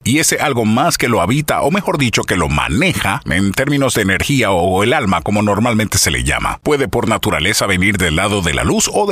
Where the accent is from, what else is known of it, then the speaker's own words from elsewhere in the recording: Panama; como yo soy panameño, la gente de Panamá me está escribiendo